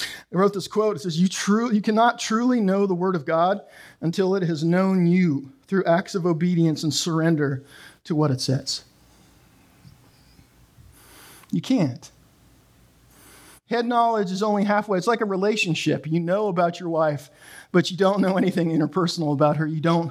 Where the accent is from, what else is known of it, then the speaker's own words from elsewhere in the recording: Canada; And by the way, I don't vote because I'm Canadian and I'm going to keep it that way.